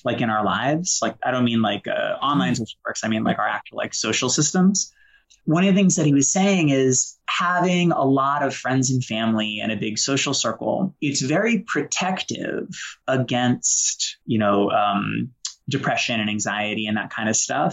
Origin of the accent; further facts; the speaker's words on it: Boston, Massachusetts, United States; You know, I grew up in Boston with a single alcoholic mom, and we were homeless for a while and sort of struggles there.